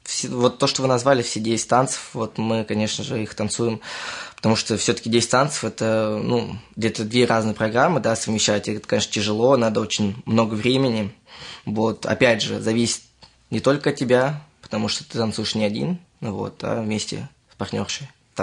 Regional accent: Moscow Oblast, Russia; now in Zhukovsky, Russia; Ну, вообще родился в Москве, вот, ну, жил в Подмосковье, вот сейчас вот в Жуковский переехал недавно, год-два назад

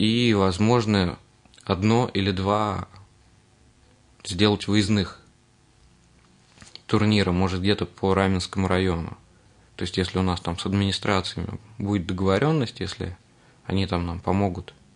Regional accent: Sarov, Nizhny Novgorod Oblast, Russia; now in Ramenskoye, Russia; Я из города Сарова.

